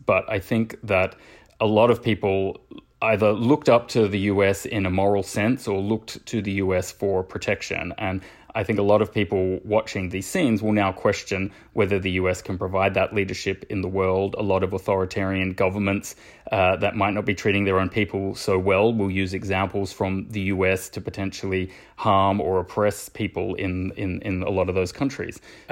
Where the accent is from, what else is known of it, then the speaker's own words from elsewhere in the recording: Australia; also born or lived in United Kingdom / Belgium; now in United States; So I grew up in Australia, and I've lived in the UK and Belgium for many years before becoming a reporter here in the US.